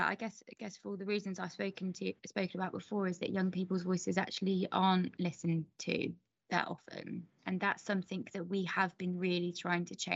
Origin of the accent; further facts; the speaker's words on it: Portsmouth, South East England, United Kingdom; I grew up in Portsmouth and sat on Youth Parliament